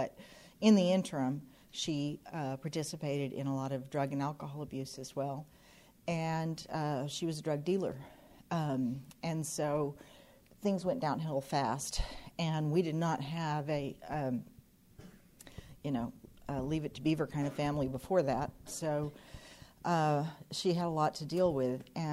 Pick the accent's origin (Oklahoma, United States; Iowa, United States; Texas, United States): Oklahoma, United States; And I'm from Oklahoma, and I was here last year this time.